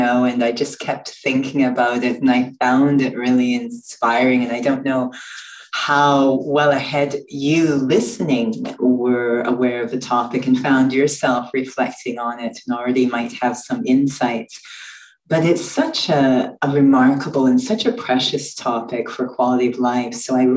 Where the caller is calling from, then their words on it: Calgary, Alberta, Canada; I am indeed coming from Canada, Western Canada, in Calgary.